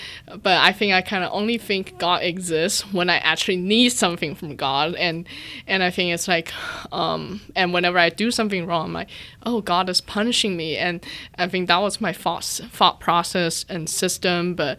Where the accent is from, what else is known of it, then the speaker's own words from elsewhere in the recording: Shenzhen, Guangdong, China; I grew up in Shenzhen, so which is a very diverse city, because I actually had Christian friends from Protestant backgrounds.